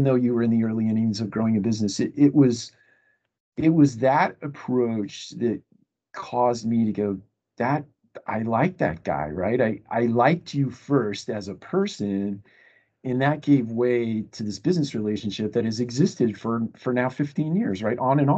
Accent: Marion, Ohio, United States; I'm actually from Ohio, Marion, little town

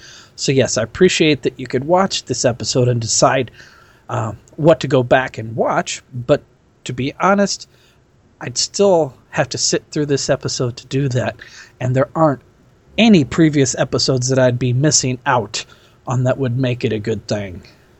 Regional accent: Nebraska, United States; from Nebraska.

